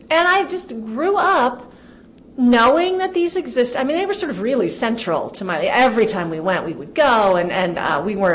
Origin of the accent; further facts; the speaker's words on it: Texas, United States; also born or lived in Kansas; And I grew up, I was born in Texas, although I went to high school in Kansas. And my parents lived in Texas when I was young, and I grew up going back and forth to Pittsburgh and Frontenac to see my family.